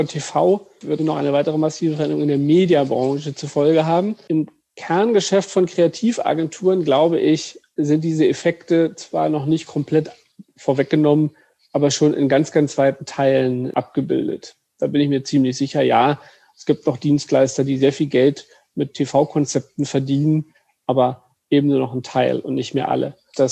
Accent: Brandenburg, Germany; born there; Ich bin geborener Brandenburger

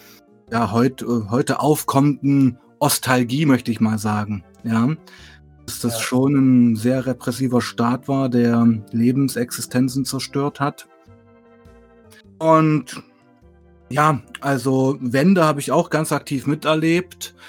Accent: Weißenfels, Saxony-Anhalt, Germany; born there; ich bin in Weißenfels geboren. Das ist eine kleine Stadt in Sachsen-Anhalt, also wirklich tiefste Ostprovinz.

